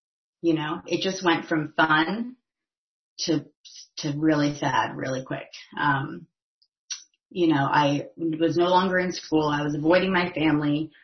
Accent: New Jersey, United States; Cause I grew up in North Jersey. So I moved down to Charleston, to go to school.

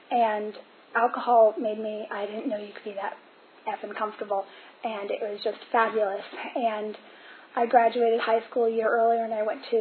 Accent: Reston, Virginia, United States; And my home group's the Midtown group, and I am from Reston, so it was actually a really nice drive down here.

